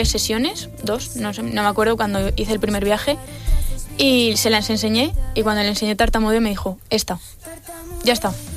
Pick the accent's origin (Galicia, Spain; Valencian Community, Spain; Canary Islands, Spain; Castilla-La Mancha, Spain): Valencian Community, Spain; Alicante; Que como vengo de Alicante, que está el aire húmedo, ahora llego a Madrid y se me seca la boca.